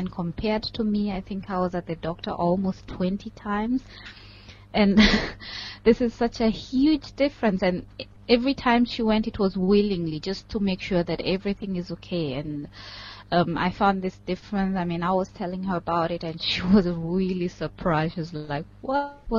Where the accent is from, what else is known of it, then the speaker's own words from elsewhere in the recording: Kenya; moved away as an adult; now in Germany; I come from Kenya, but I've been living in Germany for the last 6 years. I'm 31 years old, married, and have 9-month-old son.